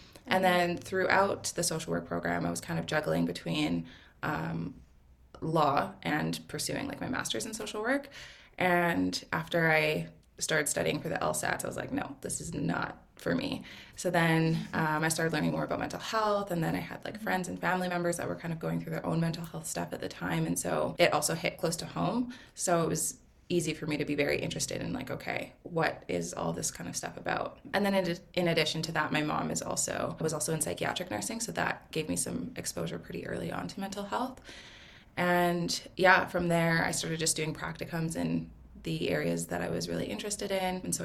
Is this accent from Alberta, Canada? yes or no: yes; Alberta, Canada; we're from the Caribbean. And so, yeah, growing up in Alberta, mostly white people